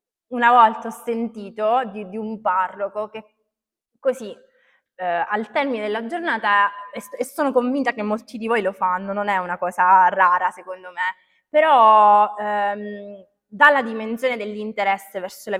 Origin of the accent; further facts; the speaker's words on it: Sicily, Italy; dato che siamo siciliani